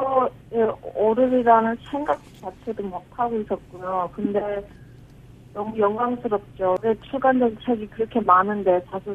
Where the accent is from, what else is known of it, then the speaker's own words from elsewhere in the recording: North Korea; also born or lived in China; 저도 똑같은 탈북자였고